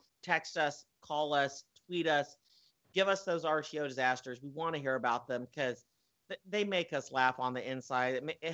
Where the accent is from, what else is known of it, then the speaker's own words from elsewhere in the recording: Branson, Missouri, United States; Well, I'm from Branson, and Dick Clark is fucking everywhere. They love Dick Clark out in Branson.